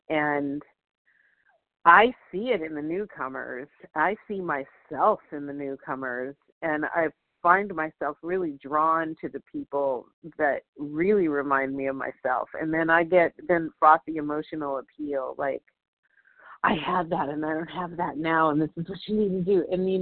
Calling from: California, United States; I'm calling from Southern California, and it's gray and gloomy over here by the beach.

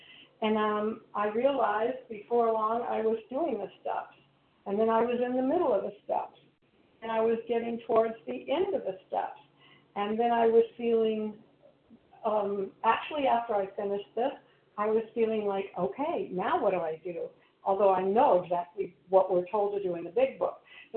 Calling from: North Carolina, United States; I am gratefully recovered from North Carolina.

